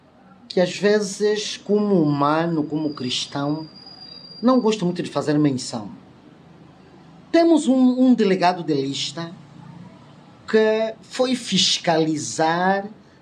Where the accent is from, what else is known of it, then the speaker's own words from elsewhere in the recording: Angola; Eu sou angolano, eu sou timbundo. Eu sou filho desta província, eu sou da Angola.